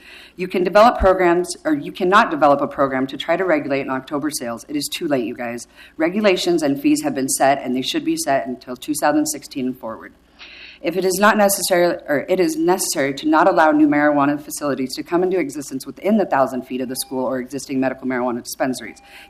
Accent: Portland, United States; as a patient and an advocate at the City of Portland. This is my hometown. I've been born and raised here, and it makes me sick to my stomach to see this go in.

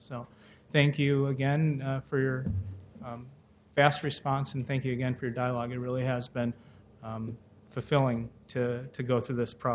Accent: Chicago, Illinois, United States; now in Portland, United States; when I first moved to Portland about 10 years ago, I came from Chicago.

